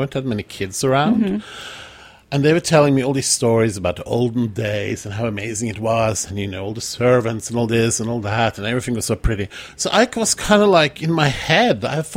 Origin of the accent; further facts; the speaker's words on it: Oslo, Norway; English is a second language; now in New York, United States; I grew up in Oslo, Norway.